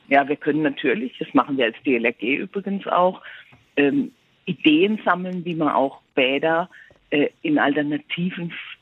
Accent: Baden-Württemberg, Germany; Da ich bin in Baden-Württemberg groß geworden, wie man hört.

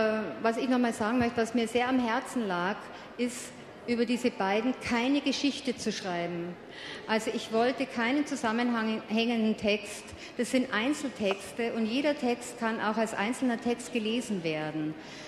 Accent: Bavaria, Germany; Aber Heimat ist für mich schon noch immer, diese niederbayerische Heimat ist für mich schon noch immer ein schwieriges Land.

